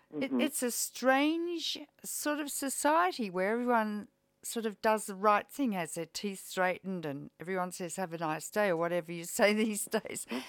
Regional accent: Australia; I just speak as an Australian

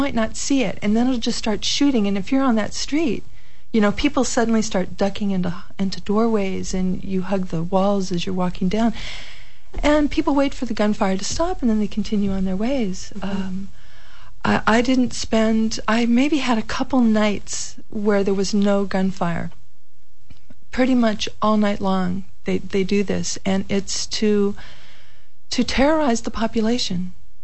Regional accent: United States; I also felt, as an American, I've traveled throughout Latin America for years

